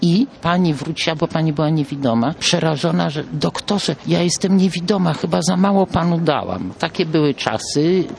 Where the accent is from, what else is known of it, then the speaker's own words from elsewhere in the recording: Poznań, Greater Poland Voivodeship, Poland; born there; Urodziłam się w Poznaniu, ponieważ po wojnie, zupełnie niezależnie, oboje moi rodzice jeszcze wtedy się nie znali, trafili do Poznania, bo Warszawa nie istniała i tam się poznali.